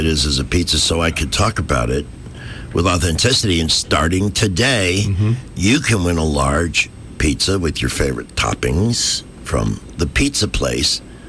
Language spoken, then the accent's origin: English; Chicago, Illinois, United States; Always made sure that we had a go-to place to take our cars growing up in Chicago when we were first driving